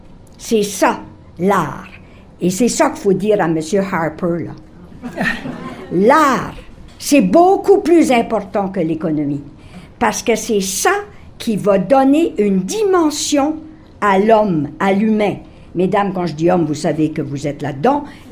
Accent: Bouctouche, New Brunswick, Canada; J'ai dit, nous, on fait du vin de pissenlit hein, à Bouctouche. Et j'ai la chance d'être de Bouctouche, monsieur de Bordeaux.

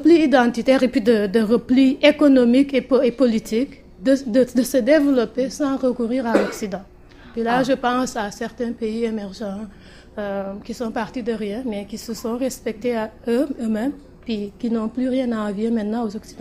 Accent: Senegal; C'est sûr que moi, je suis sénégalaise aussi.

